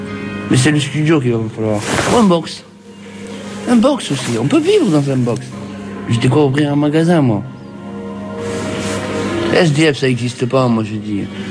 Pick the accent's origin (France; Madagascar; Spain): France; Marseille, Provence-Alpes-Côte d'Azur; Parce que moi, je suis venu de Marseille, on a la mer et tout.